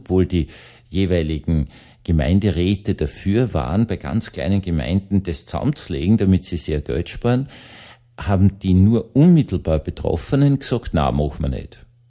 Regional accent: Bischofshofen, Salzburg, Austria; ich komme aus Bischofshofen

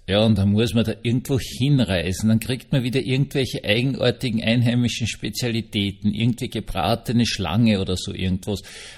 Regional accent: Vienna, Austria; Also, ich bin ja Österreicher, Wiener, unmittelbar neben dem Schloss Schönbrunn aufgewachsen.

